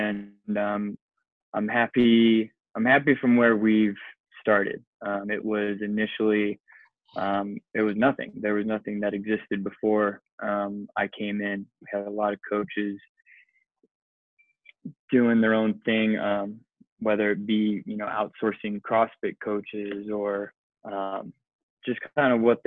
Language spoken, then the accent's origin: English; Michigan, United States; Yeah, so I'm from Michigan originally, and that's how we kind of connected at Eastern Michigan. So grew up in Michigan